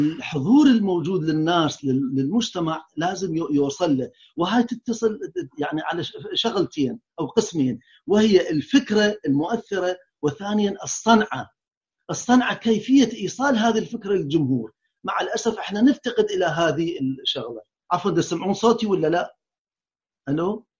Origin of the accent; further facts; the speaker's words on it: Iraq; اللي كانت عندنا بالعراق أو بالدول مالتنا